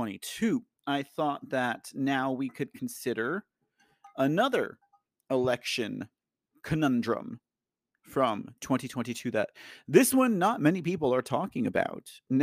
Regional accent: Texas, United States; But I am Texan. I am from Texas, for those of you who are new to the show

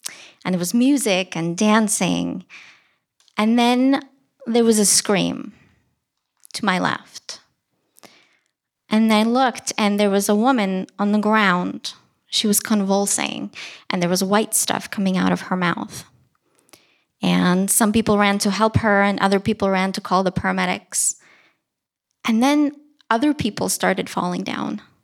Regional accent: Ukraine; I was born and raised in Ukraine

